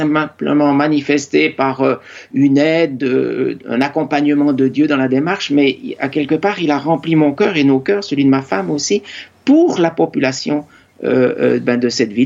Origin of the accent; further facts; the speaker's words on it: Bourgogne-Franche-Comté, France; Alors, je viens plutôt du Jura, mais jamais le Jura m'a manqué dans ma vie